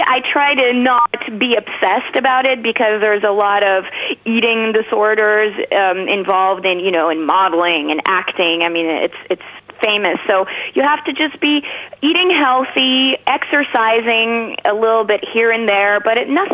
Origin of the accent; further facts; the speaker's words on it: Paris, Île-de-France, France; now in Los Angeles, United States; I was raised in Paris, France. So, you know, and now I live in Los Angeles, living my dream.